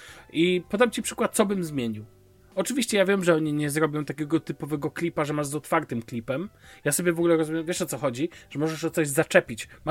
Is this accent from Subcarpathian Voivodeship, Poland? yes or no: no; Szczecin, West Pomeranian Voivodeship, Poland; ja ze Szczecina pochodzę, mój drogi. My mamy tam Hochdeutsch, tak zwany, czysty język.